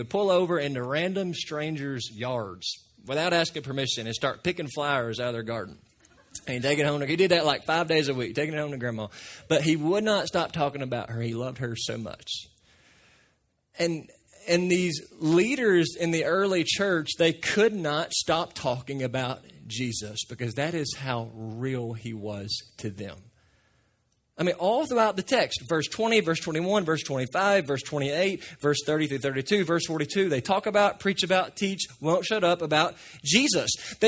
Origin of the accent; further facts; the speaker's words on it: Trigg County, Kentucky, United States; It's a letter jacket. We called them tea jackets. We're from Trigg County.